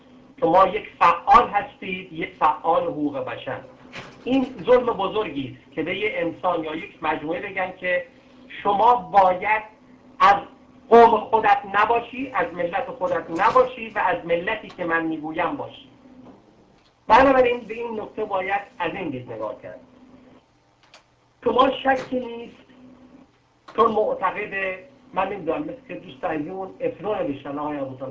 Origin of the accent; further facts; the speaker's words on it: Ahvaz, Khuzestan, Iran; بنده هم به عنوان یک عرب احوازی موظف هستم در مورد کشورم،